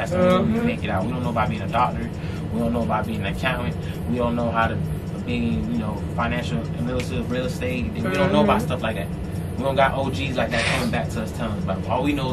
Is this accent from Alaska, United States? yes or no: no; Florida, United States; Because I was like, bro, I'm coming from Florida, bro. Everybody knows me.